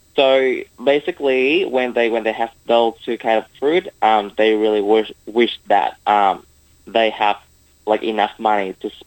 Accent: Vietnam; now in Australia; I'm from Vietnam. I'm currently a fourth year student at the University of Wollongong doing my Bachelor of Laws and Bachelor of International Studies.

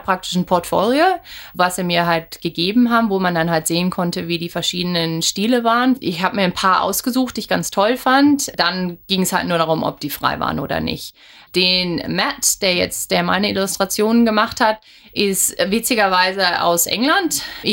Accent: Germany; now in Brisbane, Australia; Ich bin vor über 13 Jahren von Deutschland nach Australien gezogen, Brisbane. Lebe hier mit meinem Mann und mit meinen zwei Kindern Pip und Lars.

